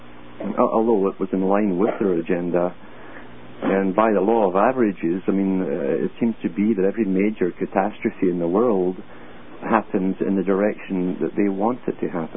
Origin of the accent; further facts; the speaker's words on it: United Kingdom; I grew up with that in Britain, listening to that stuff.